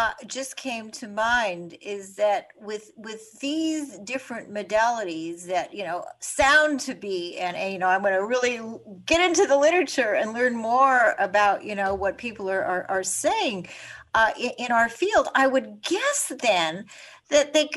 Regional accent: Canada; now in New York, United States; I'm Canadian, living in New York, of course, right now.

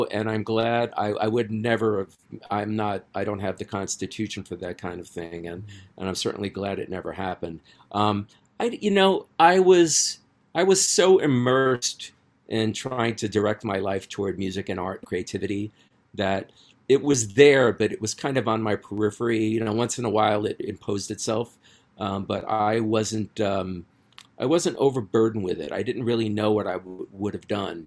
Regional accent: New York, United States; But I'm a native New Yorker. I was born in the East Village of New York. And being here my whole life, I'm still here.

